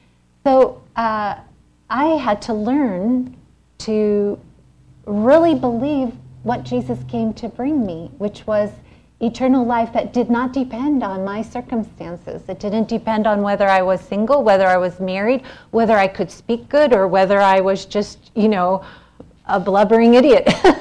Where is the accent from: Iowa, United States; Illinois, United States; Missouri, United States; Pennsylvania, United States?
Pennsylvania, United States; I grew up in Pennsylvania. I grew up on a farm in a very rural area.